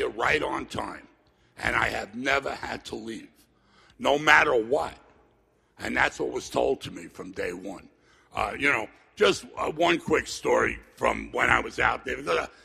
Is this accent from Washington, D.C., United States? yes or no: no; Bayside, New York, United States; In case you have a hearing problem, I'm from New York. I just got the look of speak into the mic. Okay. I'm from Bayside, Queens, and I'm a product of the 60s.